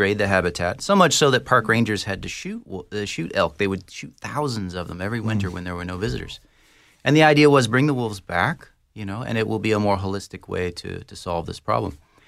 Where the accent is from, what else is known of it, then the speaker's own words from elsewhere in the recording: Texas, United States; I am from the West, but I'm from Texas, which is a very long way from the Northern Rockies.